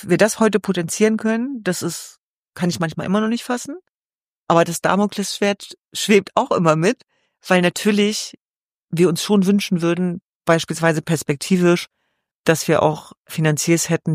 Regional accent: Hanover, Lower Saxony, Germany; Selbst wenn wir in Sicherheit aufgewachsen sind in Hannover-Linden

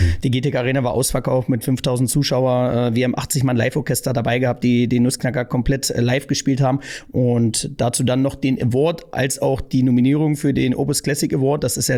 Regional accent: Prezier, Saxony-Anhalt, Germany; Ich komme ja aus Salzwedel, also einem Vorort von Salzwedel, Prezier, und da wohnen 500 Einwohner

